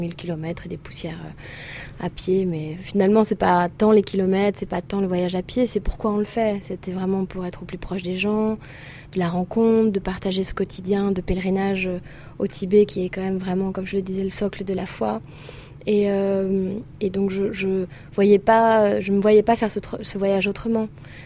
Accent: Paris, Île-de-France, France; born there; Comme je suis d'origine bretonne, mes parents sont bretons et j'ai un peu du granit. Même si je suis née à Paris, je me sens très bretonne de sang et de souche.

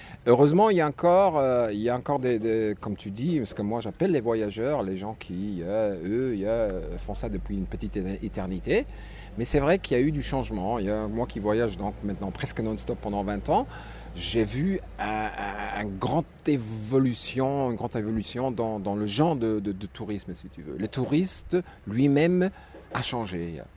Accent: Luxembourg; born there; Je suis né en Luxembourg, mais je ne me vois pas luxembourgeois non plus. Je me vois vraiment comme citizen du monde, comme on dit. Je voyage depuis presque 20 ans maintenant, non-stop, dans tous les continents du monde.

